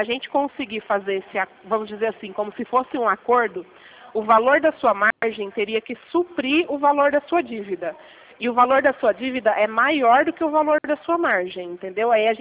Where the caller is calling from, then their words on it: Piracicaba, São Paulo, Brazil; Eu falo aqui de Piracicaba.